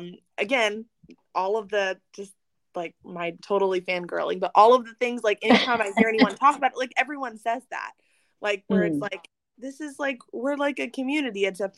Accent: Texas, United States; We're both from Texas. Okay. Like we were both born and raised in Texas, him even longer raised than I am.

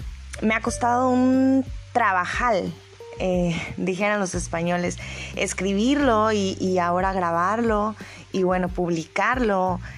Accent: Puebla, Mexico; born there; nací en Puebla, en un lugar mágico, lleno de diversidad culinaria y colorido.

